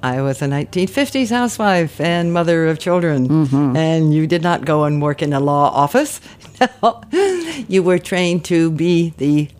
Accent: United States; I'm an American, you know, and always felt that.

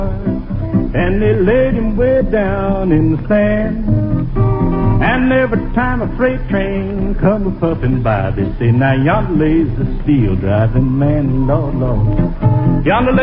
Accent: Drakesburg, Kentucky, United States; Well, Red, everybody was so good to me here at the Grand Ole Opry and up at my hometown in Drakesburg, Kentucky, I just had to come back.

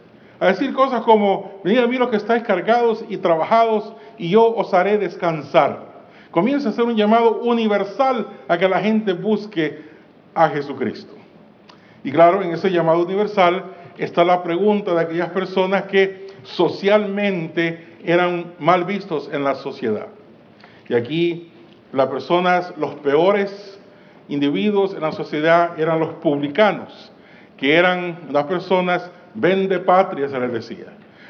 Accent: El Salvador; yo soy del Salvador, otros salvadoreños virtuosos

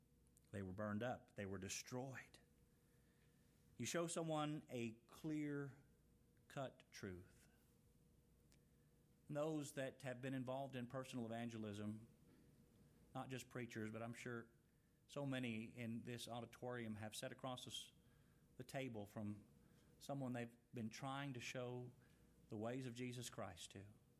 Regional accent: Texas, United States; also born or lived in Tennessee, United States; I was not born in Texas. I was born in Tennessee, but I got here as quick as I could. I was two when I moved here.

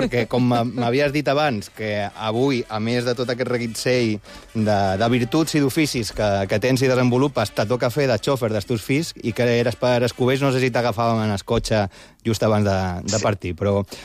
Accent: Sant Antoni de Portmany, Balearic Islands, Spain; És el poble de vora, que jo som de Sant Antoni

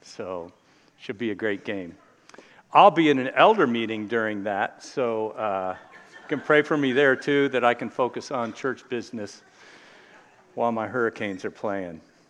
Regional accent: Miami Gardens, Florida, United States; So those of you that don't know, I grew up in Miami Gardens, actually.

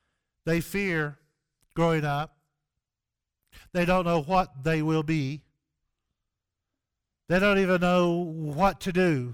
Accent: Southeast, United States; But I was raised in the Baptist church in the Southeast, took to church every Sunday

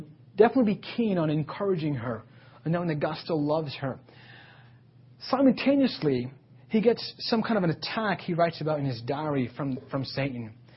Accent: India; Like, I valued being Indian, but there was a deeper identity that I had, which was being a musician, right?

